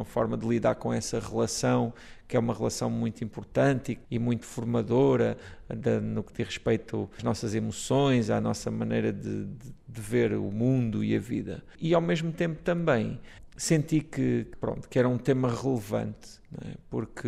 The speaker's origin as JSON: {"language": "Portuguese", "region": "Alentejo", "country": "Portugal", "tie": "born there", "said": "que também nasci no Alentejo, numa aldeia"}